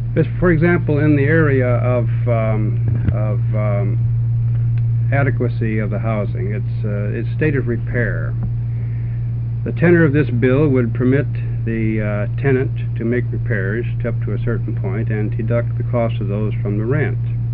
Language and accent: English; Portland, Oregon, United States; I'm a lawyer from Portland and represent the Oregon Apartment Association.